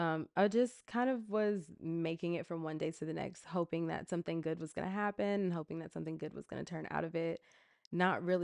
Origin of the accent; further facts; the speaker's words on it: Atlanta, Georgia, United States; I love Atlanta. I'm from Atlanta.